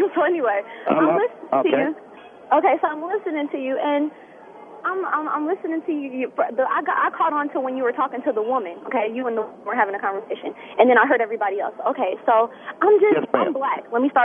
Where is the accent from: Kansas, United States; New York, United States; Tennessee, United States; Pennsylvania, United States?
Pennsylvania, United States; Philadelphia; now in Indiana, United States; And we deal with racism here just like anywhere else. But it's different here. And I'm from Philadelphia, so I really feel the difference.